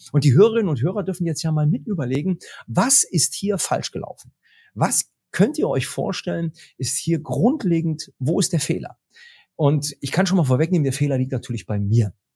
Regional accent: Germany; Und wie ich halt so bin als Deutscher, 1,90 Meter groß, gucke ihn von oben herab

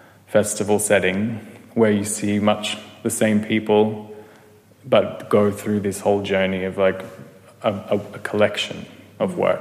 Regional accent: Australia; now in Berlin, Germany; I'm from Australia, and as you know, it's very far away. It's an island, and even the cities themselves are far away from each other. So it feels very isolated culturally living there.

